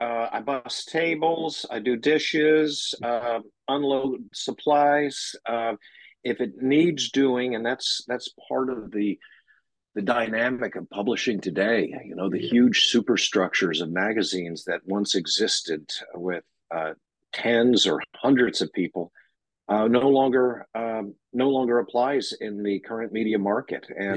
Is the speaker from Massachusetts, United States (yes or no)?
no; Alpine, Texas, United States; Alpine, Texas is my hometown. 100 miles south of us is a 800,000 acre national park.